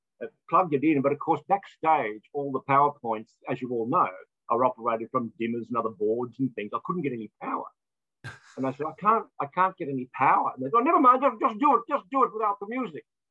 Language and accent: English; Toowoomba, Queensland, Australia; born there; I was born in Toowoomba in Queensland.